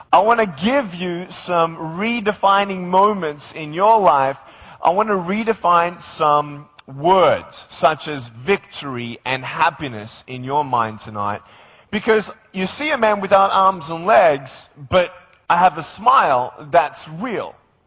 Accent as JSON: {"language": "English", "country": "Australia", "accent": "Australian", "lives_now": "Los Angeles, United States", "said": "I'm still keeping my accent as much as I can. Excuse me, I've been in LA for 2.5 years now. So do I still sound Australian to you?"}